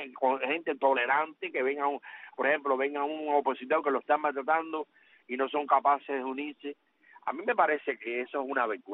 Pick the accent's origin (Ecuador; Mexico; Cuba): Cuba; moved away; yo tengo a Cuba en mi corazón, yo trabajo y vivo bien, pero mi mente está en Cuba, yo nunca me he ido de Cuba. Yo me trasladé físicamente fuera de Cuba, pero mi mente y mi corazón están en Cuba.